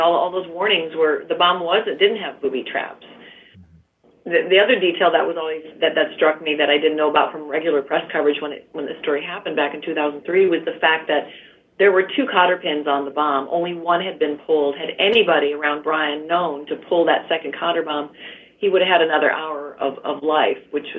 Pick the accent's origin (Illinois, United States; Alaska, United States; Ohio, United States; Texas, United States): Ohio, United States; I'm from the Midwest, and we would drive to New York, and our family, we'd stop off in Erie and hang out on Presque Isle, take a little tour there.